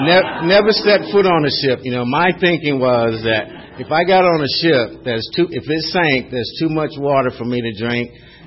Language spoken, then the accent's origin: English; North Carolina, United States; also born or lived in New York City; I was born in New York City on that day, and it kind of spiraled downhill from there, you know. I didn't grow up in New York very long, but I moved down to North Carolina